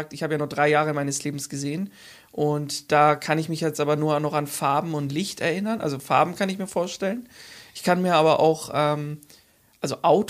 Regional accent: Nuremberg, Bavaria, Germany; Ich komme ja aus Nürnberg, aus Süddeutschland. Den ganzen weiten Weg.

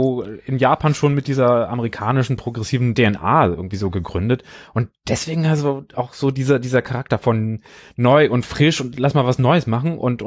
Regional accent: Spain; Für mich als Spanier

